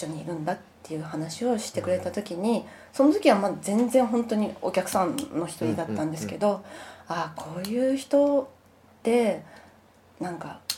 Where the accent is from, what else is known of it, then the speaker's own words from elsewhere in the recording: Adachi, Tokyo, Japan; 私は足立区出身で、はい、彼は荒川区出身で、両方とも下町なので